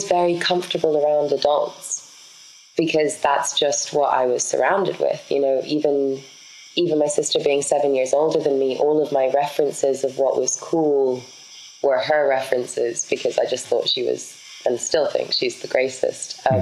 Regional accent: Buenos Aires, Argentina; also born or lived in London, England / Miami, Florida; So I was born in Miami, Florida, and raised between Buenos Aires, Argentina, and London, England.

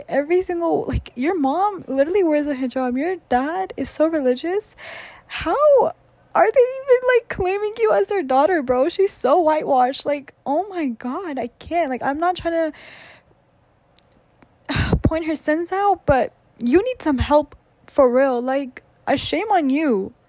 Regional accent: Pakistan; I'm not even Palestinian, 0% of Palestinian blood in me, and yet I still support. I am Pakistani, and I will support till my last breath.

